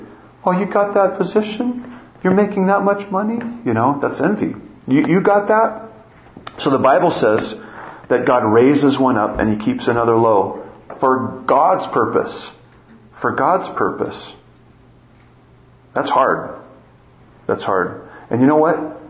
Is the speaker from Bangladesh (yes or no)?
no; Montana, United States; I'm from Montana and people call me redneck.